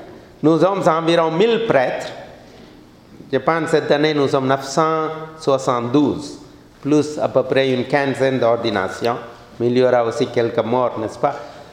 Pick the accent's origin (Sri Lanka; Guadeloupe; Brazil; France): Sri Lanka; Donc moi-même, je suis originaire de Sri Lanka. Le Sri Lanka, comme vous savez, c'est une île, c'est une petite île à côté de l'Inde.